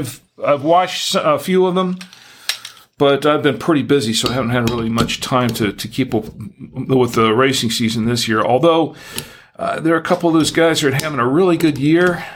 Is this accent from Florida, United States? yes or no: yes; Orlando, Florida, United States; I liked the Magic because I was from Orlando, and I kept up with the Magic.